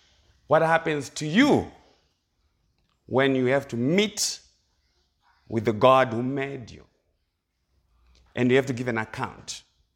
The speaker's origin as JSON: {"language": "English", "country": "Zimbabwe", "lives_now": "United States", "said": "I'm from Zimbabwe, but I am also from the US of A."}